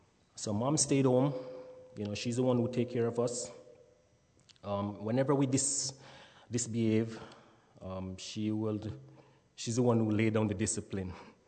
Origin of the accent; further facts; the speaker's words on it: Kingston, Jamaica; born there; I was born in Kingston, Jamaica. Elders of 9 children, and that's 8 boy and 1 girl